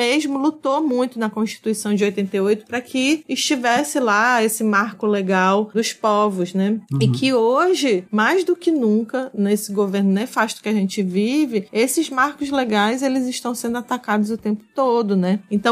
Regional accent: Brazil; eu sou da Mata Atlântica, né

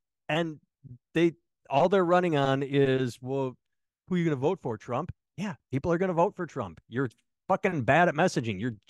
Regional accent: United States; because I'm an American.

